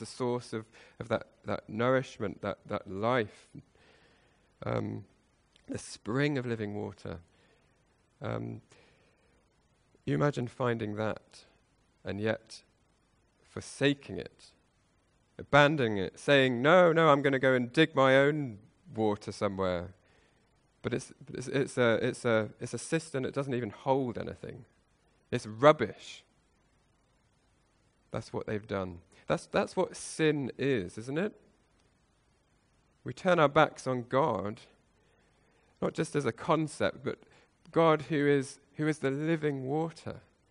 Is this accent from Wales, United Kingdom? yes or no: no; North West England, United Kingdom; I grew up in the Lake District, okay, and there's water everywhere.